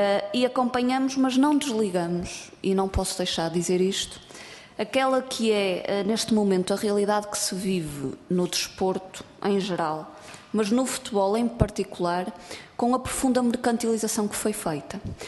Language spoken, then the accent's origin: Portuguese; Vila Nova de Gaia, Norte, Portugal; eu sou do Distrito do Porto e até sou de Vila Nova de Gaia